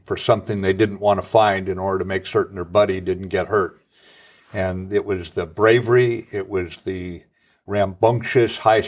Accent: Pacific Northwest, United States; And I thoroughly enjoyed growing up in the Pacific Northwest with all it had to offer, yes.

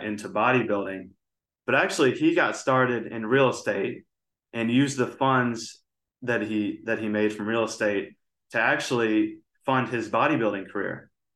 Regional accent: Peoria, Illinois, United States; And then I also helped my dad buy a fourplex in my hometown of Peoria, Illinois.

